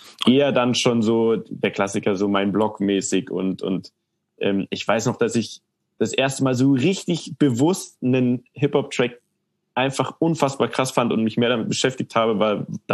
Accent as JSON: {"language": "German", "town": "Munich", "region": "Bavaria", "country": "Germany", "tie": "born or raised there", "said": "ich bin in München aufgewachsen"}